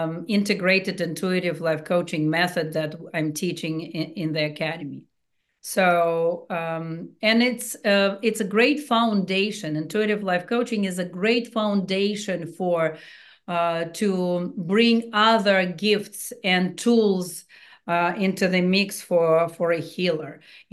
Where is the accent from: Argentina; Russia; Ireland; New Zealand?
Russia; Saint Petersburg; now in United States; I came from St. Petersburg, Russia, many, many years ago, 24 years ago.